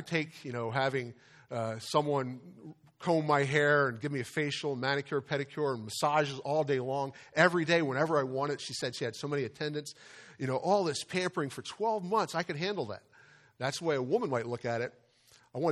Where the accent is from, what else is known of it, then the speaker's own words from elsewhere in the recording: Delaware, United States; my home state, Delaware, Miss America crown went to Miss Delaware.